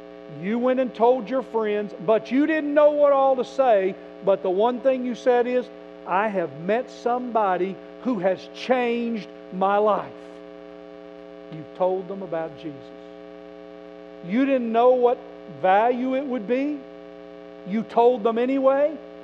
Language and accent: English; Oklahoma, United States; I'm from Oklahoma. Wheat is what you do there. Wheat's everywhere.